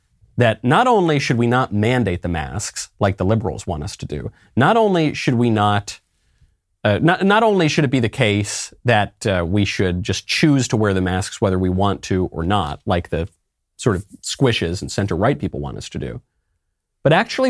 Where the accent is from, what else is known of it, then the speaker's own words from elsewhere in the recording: Minnesota, United States; In my home state of Minnesota, we actually have a law on the books banning face coverings in public